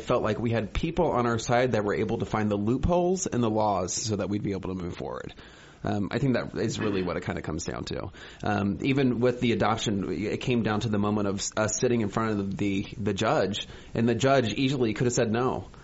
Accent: Kansas City, Missouri, United States; So we were living in Missouri. We're from Kansas City. We've moved all over the place for work.

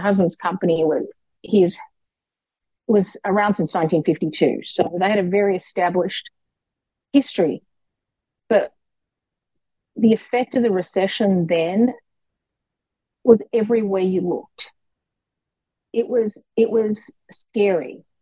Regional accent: Australia; moved away as an adult; also born or lived in Canada; now in United States; originally, I'm hailing from Australia, obviously. I went from there after school. I went to Canada for about 7 years, and then I moved to Michigan

